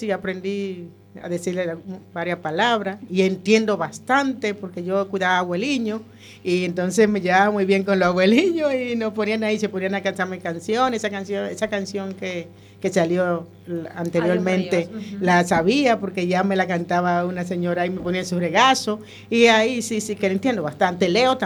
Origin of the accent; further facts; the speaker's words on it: Santo Domingo, Distrito Nacional, Dominican Republic; moved away; Yo salí de Santo Domingo, entonces hay que seguir saliendo.